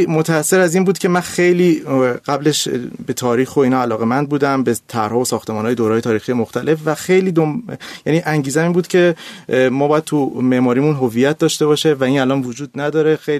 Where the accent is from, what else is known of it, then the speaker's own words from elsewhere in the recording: Tehran, Tehran Province, Iran; من متولد سال 68 از تهران هستم.